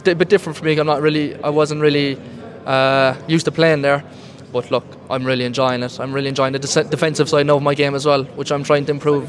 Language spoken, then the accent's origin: English; Cork, Munster, Ireland; It's what you dream of as a kid, you know, growing up in Cork.